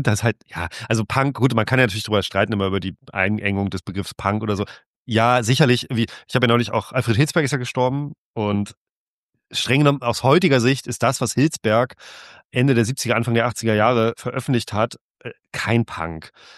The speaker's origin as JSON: {"language": "German", "country": "Germany", "said": "ich komme ja aus der DDR"}